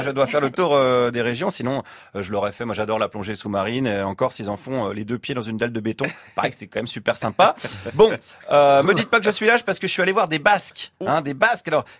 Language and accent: French; Bourgogne-Franche-Comté, France; Moi, je suis né en Bourgogne. J'ai grandi en Franche-Comté.